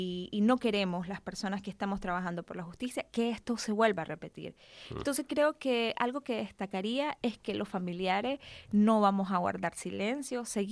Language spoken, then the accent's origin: Spanish; Nicaragua; Hay algo que nosotros, como nicaragüenses, y acá me ha pasado mucho que nos preguntan mucho de la revolución.